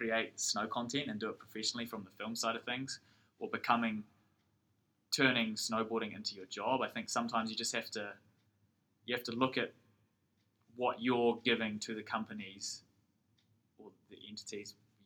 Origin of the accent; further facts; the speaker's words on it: Mount Maunganui, Bay of Plenty, New Zealand; also born or lived in Hamilton; now in Queenstown, New Zealand; I was born in Hamilton, actually. But I've lived in Mount Maunganui my whole life until I moved to Queenstown.